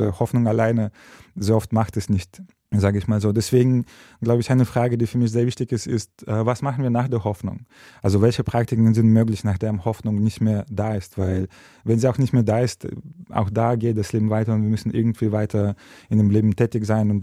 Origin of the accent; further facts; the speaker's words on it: Kherson, Kherson Oblast, Ukraine; German is a second language; Und das hier ist eine sehr bestimmte Schiffsfabrik, die sehr stark meine Heimatstadt Cherson geprägt hat.